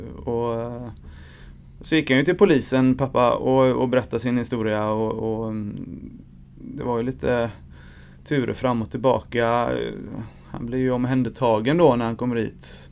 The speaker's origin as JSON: {"language": "Swedish", "town": "Angered", "region": "Västra Götaland County", "country": "Sweden", "tie": "born or raised there", "said": "Jag är en invandrare, jag är uppvuxen i Angered och har väldigt... Liksom, mångkulturellt är ju Angered, får man väl lov att säga."}